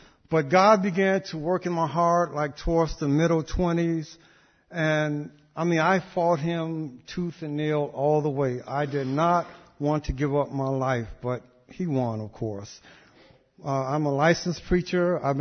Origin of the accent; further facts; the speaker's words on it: Memphis, Tennessee, United States; born there; I was born in Memphis, Tennessee, and I've been here since about the age of 6.